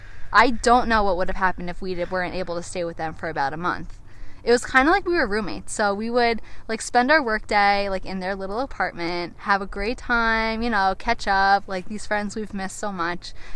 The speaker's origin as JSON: {"language": "English", "town": "Long Island", "region": "New York", "country": "United States", "tie": "born or raised there", "said": "And I mean, we grew up in Long Island, New York. We have no experience with cactuses."}